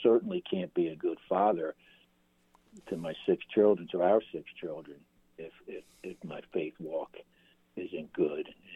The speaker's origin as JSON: {"language": "English", "town": "Bala Cynwyd", "region": "Pennsylvania", "country": "United States", "tie": "born or raised there", "said": "we grew up in St. Matthias Parish, right? The parish right there in Bala Cynwyd, and it was such a sense of community."}